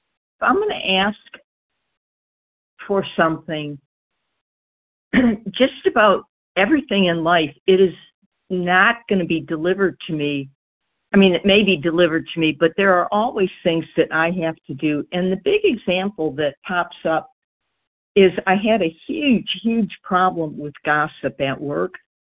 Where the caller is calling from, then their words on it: Georgia, United States; Oh, my God. Hard question here. Georgia.